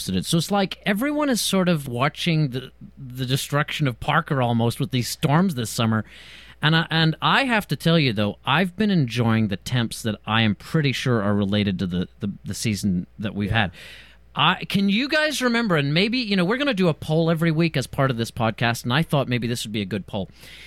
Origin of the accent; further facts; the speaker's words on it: Northern Ireland, United Kingdom; now in United States; I'm from Ireland. I'm from Northern Ireland. If you can't detect an accent, it's because I've been listening to you guys for too long. I've been here for like 10 years.